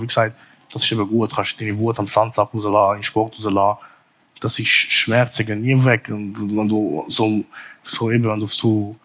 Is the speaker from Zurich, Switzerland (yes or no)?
yes; Zurich, Switzerland